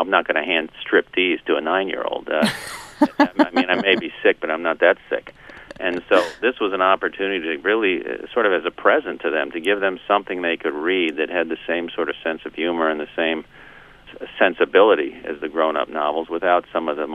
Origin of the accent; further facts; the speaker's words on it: Florida, United States; I think I was more affected by my own childhood and growing up in Florida and having it change so radically in my own lifetime.